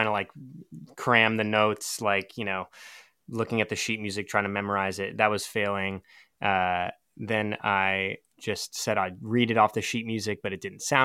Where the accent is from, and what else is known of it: Seattle, Washington, United States; born or raised there